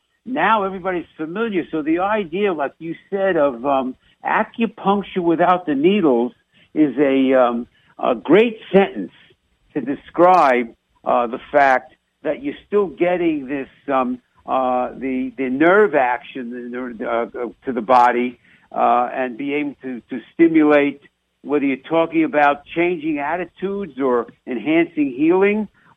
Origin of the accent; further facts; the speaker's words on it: New York, United States; accent: New York; I did catch your Canadian accent mixed with my New York accent while we're talking.